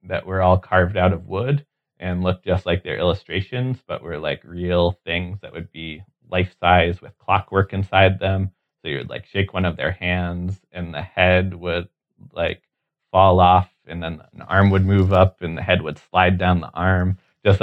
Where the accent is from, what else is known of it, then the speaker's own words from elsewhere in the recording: Connecticut, United States; oh, I am from Connecticut.